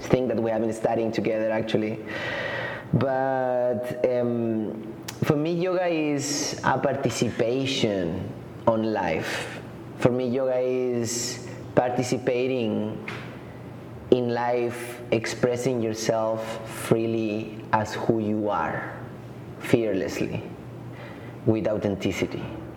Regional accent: Patagonia, Chile; Well, about myself, I grew up in Chile, in Patagonia, the Chilean Patagonia

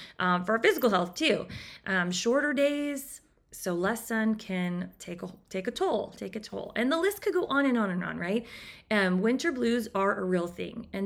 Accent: California, United States; So just bear with me on my weakness as a Californian.

